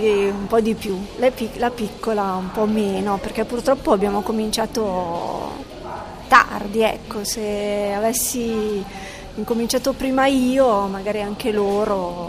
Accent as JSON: {"language": "Italian", "town": "Vercelli", "region": "Piedmont", "country": "Italy", "said": "Siamo di Vercelli"}